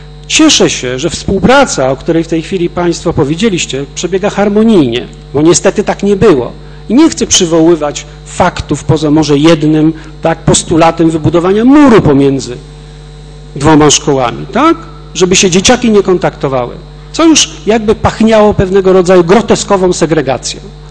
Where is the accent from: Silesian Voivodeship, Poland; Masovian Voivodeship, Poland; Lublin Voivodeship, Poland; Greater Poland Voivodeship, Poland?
Greater Poland Voivodeship, Poland; Poznań; wychowałem się na Winogradach, tak? Żyję tam od 70. roku, więc wiem, co się tam dzieje na Winogradach